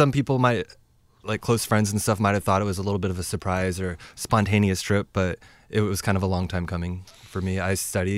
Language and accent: English; Lynnwood, Washington, United States; I grew up in Linwood.